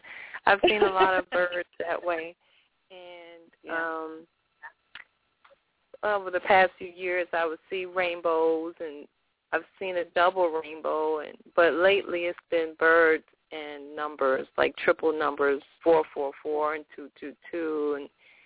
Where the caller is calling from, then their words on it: Texas, United States; Texas, U.S., Texas.